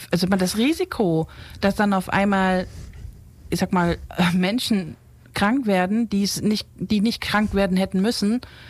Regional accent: East Germany, Germany; born there; ich bin in der DDR geboren und habe da tatsächlich noch in der Reihe im Kindergarten gestanden und wurde geimpft.

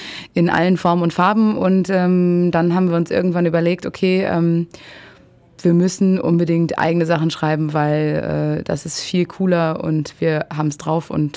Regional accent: Berlin, Germany; born there; now in Ulm, Germany; Ich bin ursprünglich aus Berlin, auch gebürtige Berlinerin und habe jetzt den Weg schon vor 2 Jahren nach Ulm gefunden durch ein Engagement am Theater bei der Rocky Horror Show.

